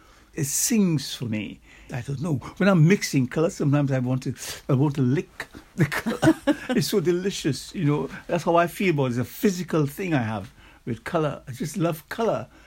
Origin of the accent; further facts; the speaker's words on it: Trinidad & Tobago; now in England, United Kingdom; my life in Trinidad. I came over from Trinidad years ago in 1959 to Goldsmiths College to study art.